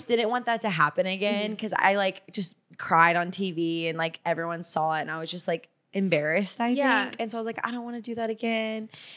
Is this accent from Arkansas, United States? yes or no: yes; Arkansas, United States; also born or lived in Los Angeles, United States; now in Nashville, United States; I just moved to Nashville from LA. I was in LA for 7 years and really long time. I know. So I'm originally from Arkansas though.